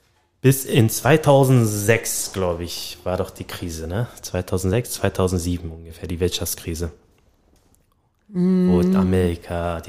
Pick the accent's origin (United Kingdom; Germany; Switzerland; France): Germany; Hamburg; Ich mochte das irgendwie gar nicht mehr, obwohl Hamburg meine Heimat ist.